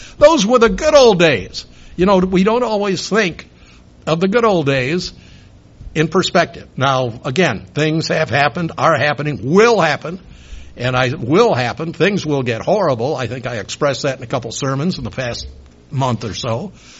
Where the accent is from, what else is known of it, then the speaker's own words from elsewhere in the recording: New York, United States; You just didn't do that in the South. I grew up in New York. I remember my first trip to Florida when I was, I think, 12, 13 years old.